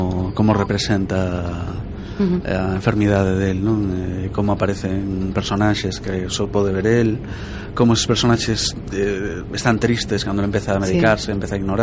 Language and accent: Galician; Galicia, Spain; sentimos os galegos en realidade mono de litio da nosa auga.